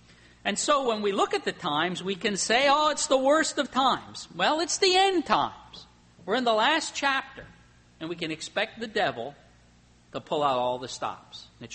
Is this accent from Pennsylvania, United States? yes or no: yes; Emmaus, Pennsylvania, United States; also born or lived in Allentown, Pennsylvania; Why was I born in Allentown, Pennsylvania, and I grew up in Emmaus, Pennsylvania, in the 40s and in the 50s and in the early 60s.